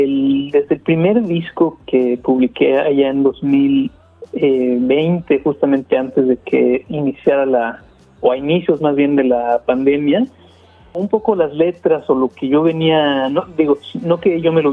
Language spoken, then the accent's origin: Spanish; Mexico; now in Sydney, Australia; Yo soy mexicano, yo nací y viví toda mi vida en México hasta 2016, hasta finales de 2015